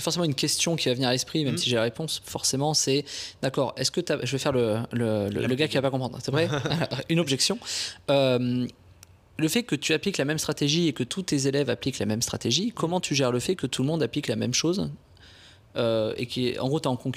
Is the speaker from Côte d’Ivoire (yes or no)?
no; Bourgogne-Franche-Comté, France; Je suis de Bourgogne initialement